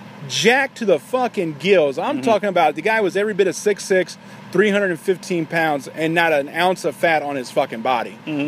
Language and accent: English; Atlanta, Georgia, United States; I said, I'm from Atlanta. I said, I'm not stupid.